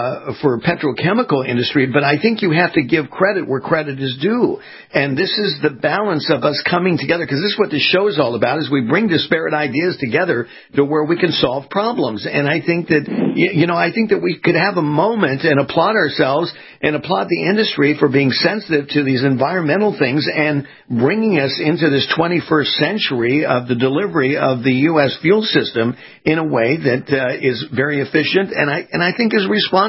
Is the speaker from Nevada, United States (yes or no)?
no; California, United States; moved away as an adult; I'm now based out of Florida. I was born and raised in California.